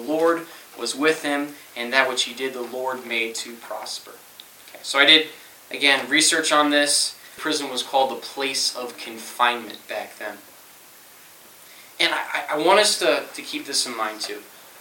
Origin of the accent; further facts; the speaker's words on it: Scotland, United Kingdom; Now, you guys know I grew up in Scotland. It's the land of ancient castles, okay?